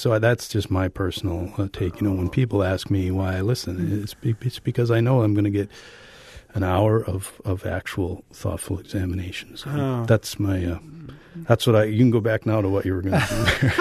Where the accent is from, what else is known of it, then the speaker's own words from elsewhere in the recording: Wisconsin Rapids, Wisconsin, United States; born there; I said I was conceived in Illinois. I was born in Wisconsin Rapids. Big difference.